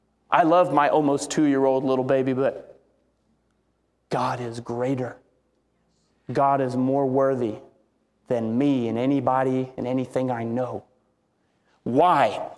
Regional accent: Southern United States, United States; I'm a Southerner.

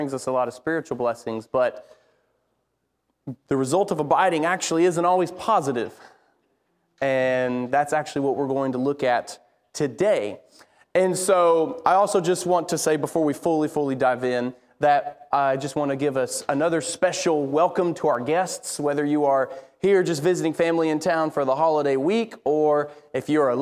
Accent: Alabama, United States; But I grew up in Alabama, so it's the Crimson Tide or the Auburn Tigers. You know, that's who people go for in the state I'm from.

